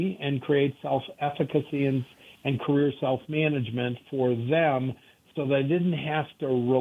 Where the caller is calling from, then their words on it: Aspen, Colorado, United States; Aspen, Colorado.